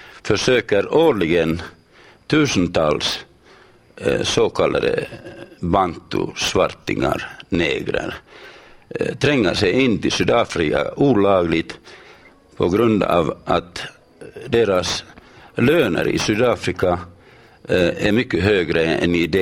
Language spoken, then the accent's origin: Swedish; Finland; Som finne